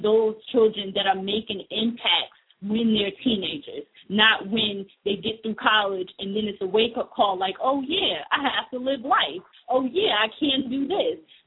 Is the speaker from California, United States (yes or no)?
no; New Jersey, United States; And by the way, I am from Jersey, all day, born and raised.